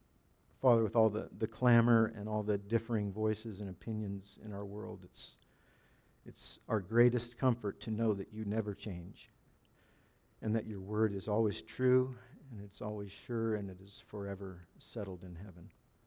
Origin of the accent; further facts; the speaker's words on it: Oregon, United States; I was born in Oregon. I love Oregon. I hope I die in Oregon. I'm just an Oregonian in every way.